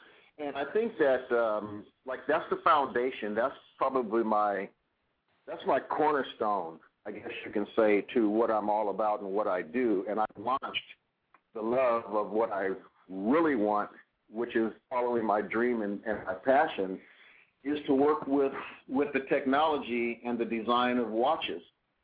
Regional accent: California, United States; Well, you know, I'm here in California. I'm from the Silicon Valley.

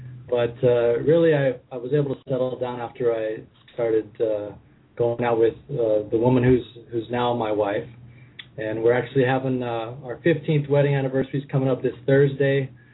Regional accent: Pacific Northwest, United States; I was raised in the Pacific Northwest.

